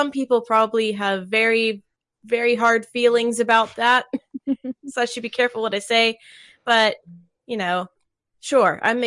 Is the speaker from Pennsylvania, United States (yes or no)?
no; Georgia, United States; Hi, y'all. Be the real Southern because we're from Georgia.